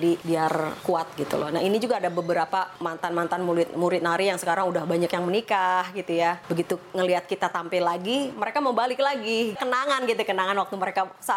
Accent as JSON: {"language": "Indonesian", "region": "Java", "country": "Indonesia", "tie": "born there", "said": "kayak papa saya yang dari Sumatera, dari Lampung, mama saya dari Manado, sayanya lahir di Jawa."}